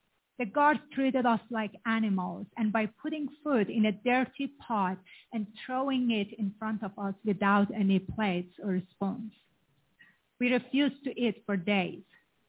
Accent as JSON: {"language": "English", "country": "Iran", "tie": "born or raised there", "second_language": "English", "said": "I grew up in Iran"}